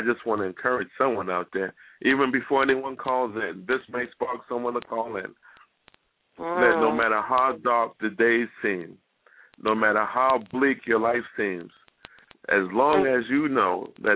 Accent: New York, United States; now in Atlanta, United States; I am a native from the Bronx, New York, currently living in Atlanta, Georgia.

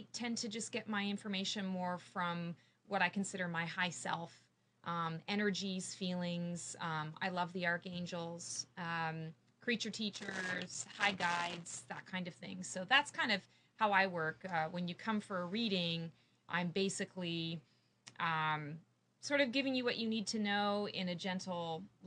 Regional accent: Canada; now in Morrisville, United States; I am a Canadian. I'm a crazy Canuck. And I moved here 3 years ago, a little over 3 years ago.

